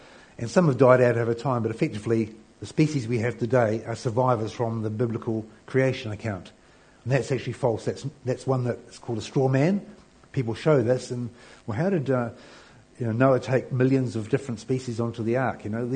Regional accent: England, United Kingdom; born there; I was born in England.

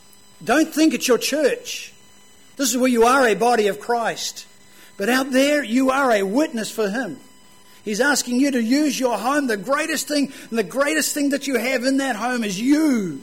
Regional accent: Auckland, New Zealand; where I grew up in Auckland, and she had a son the same age as me.

